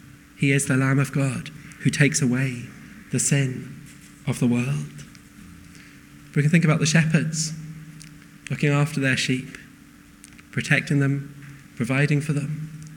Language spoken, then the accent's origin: English; North West England, United Kingdom; I grew up in Cumbria, the Lake District in northwest of England, where it's known for hills and lakes and, yeah, sheep.